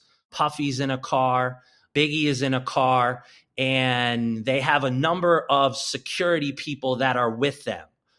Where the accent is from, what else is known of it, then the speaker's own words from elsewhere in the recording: Connecticut, United States; is growing up in Connecticut when I was playing basketball.